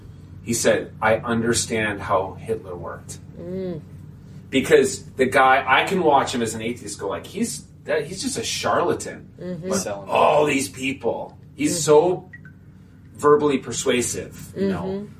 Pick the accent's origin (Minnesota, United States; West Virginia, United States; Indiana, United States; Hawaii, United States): Minnesota, United States; I didn't know any atheists growing up in Minnesota. Like, everyone was Lutheran or Catholic and a few Jews, and that was it.